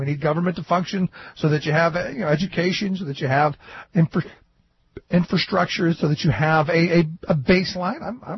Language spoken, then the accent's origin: English; Pennsylvania, United States; So when we go up there, I'm hoping he sees that we're from Pennsylvania.